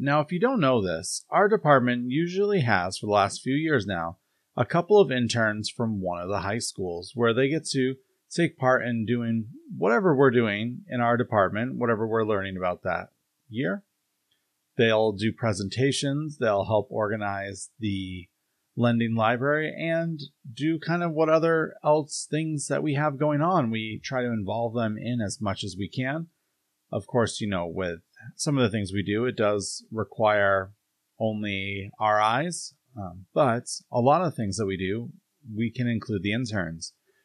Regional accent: Vermont, United States; I came from Vermont. I didn't go through the Springfield schools

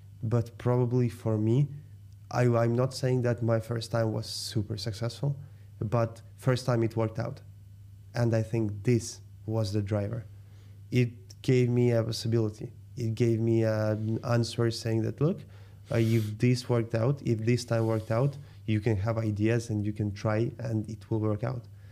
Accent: Moscow, Russia; where I grew up in Moscow, in Russia.

